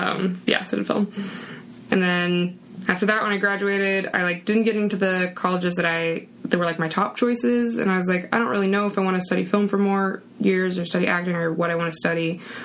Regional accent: West Virginia, United States; Okay, yeah, so I'm from West Virginia, and I started doing acting when I was, like, a little kid in local theater.

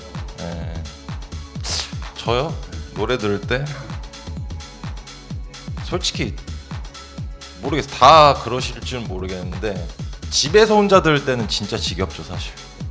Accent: South Korea; 전 대한민국 사람이니까.

